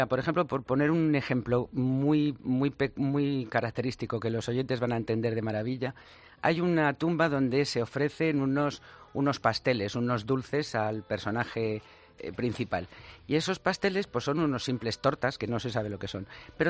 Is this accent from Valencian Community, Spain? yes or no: yes; Valencia, Valencian Community, Spain; Es que soy de Valencia.